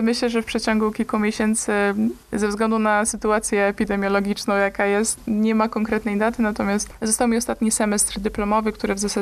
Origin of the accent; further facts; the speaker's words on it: Gdynia, Pomeranian Voivodeship, Poland; w którym się wychowało praktycznie, bo jestem z Gdynia, ale Gdańsk nazywam swoim miastem, ponieważ to jest Trójmiasto, zintegrowana tkanka